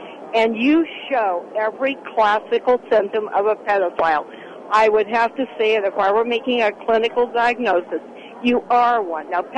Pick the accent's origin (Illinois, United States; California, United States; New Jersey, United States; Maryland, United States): California, United States; Santa Monica; Oh, I grew up in Santa Monica.